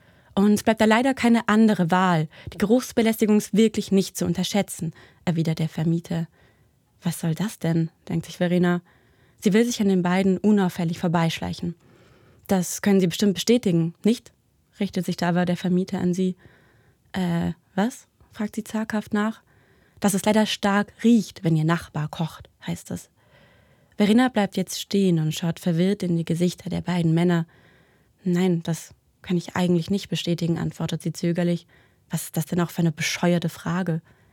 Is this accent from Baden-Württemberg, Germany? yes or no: yes; Karlsruhe, Baden-Württemberg, Germany; Ich komme aus Karlsruhe.